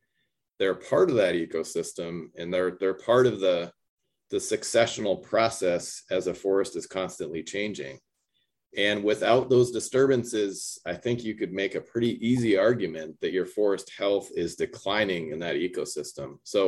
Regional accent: New Hampshire, United States; also born or lived in Maine; I grew up in New Hampshire and Maine and spent plenty of time in Vermont.

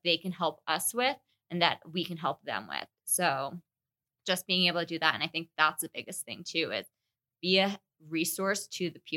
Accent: Denver, Colorado, United States; I have lived in Colorado my entire life. I was born and raised in Denver and took a brief 4 years out of living here in Denver and went up to CU Boulder.

